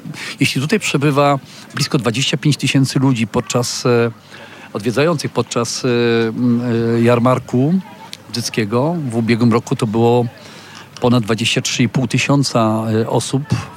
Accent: Pomeranian Voivodeship, Poland; Więc z moich rodzinnych stron, z Nordy, z kaszubskiej Nordy.

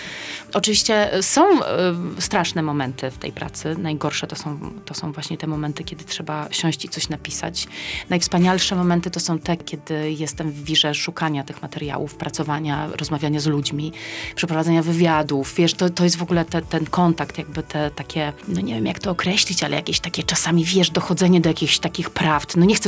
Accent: Żelistrzewo, Pomeranian Voivodeship, Poland; No nie wiem, ze 20 lat temu, to myślę, że przez gardło by mi nie przeszło takie powiedzenie komuś oficjalnie, albo komuś nowo poznanemu, jestem z Żeliszczewa.

